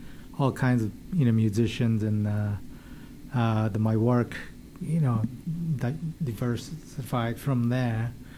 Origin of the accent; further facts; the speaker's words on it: Japan; English is a second language; moved away as an adult; now in United States; My background? I am Japanese. I came from Japan like 1985, right after high school.